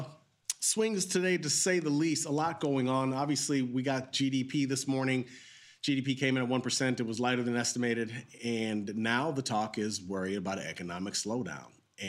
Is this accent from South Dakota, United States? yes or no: no; Florida, United States; moved away; Because I didn't grow up here as a kid. I grew up in Florida.